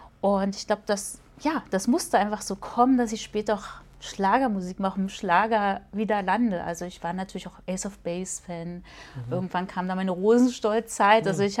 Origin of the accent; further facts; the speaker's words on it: Cottbus, Brandenburg, Germany; now in Karlsruhe, Germany; Und jetzt bin ich hier sesshaft geworden, habe aber auch noch eine kleine Wohnung in meiner Heimat und besuche dort oft meine Familie